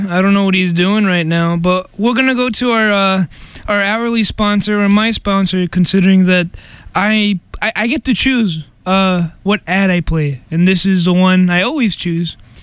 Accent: California, United States; You know, I'm from California. I thought it was very loosey-goosey over there.

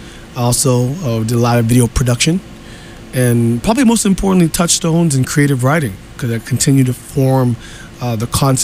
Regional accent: Boston, Massachusetts, United States; also born or lived in Arlington; I was born in Arlington. But I'm really from all parts of Boston.

